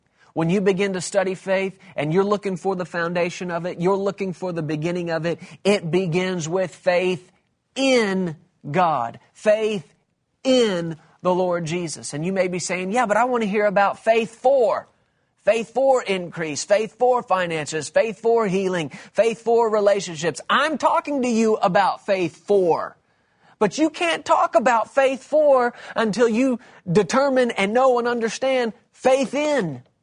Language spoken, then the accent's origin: English; United States; I'm from America. I pastor there in Texas, and I'm a part of Kenneth Copeland Ministries.